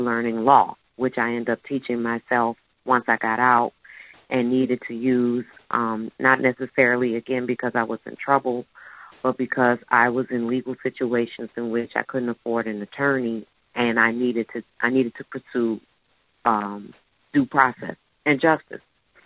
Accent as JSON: {"language": "English", "town": "New Orleans", "region": "Louisiana", "country": "United States", "tie": "born or raised there", "said": "I'm not just stationed in New Orleans. This is my hometown."}